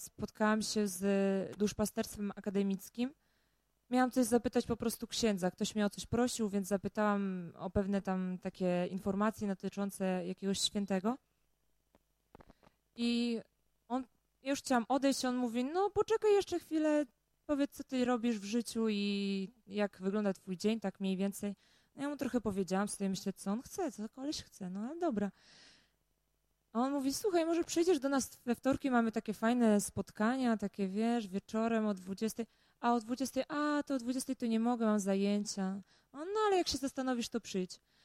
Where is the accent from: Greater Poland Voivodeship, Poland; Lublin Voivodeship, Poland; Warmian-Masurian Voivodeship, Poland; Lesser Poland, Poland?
Lublin Voivodeship, Poland; Biała Podlaska; bo ja tam pochodzę ze wschodu, okolice Białej Podlaski